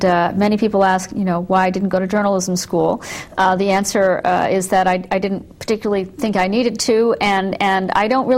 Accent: Connecticut, United States; I'm from Connecticut, a New Englander for the first half of my life, and then moved to the Washington area a long time ago.

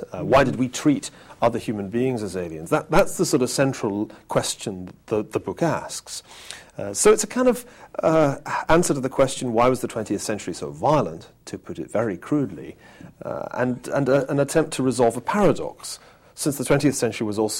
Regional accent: Scotland, United Kingdom; born there; I was born in Scotland in 1964

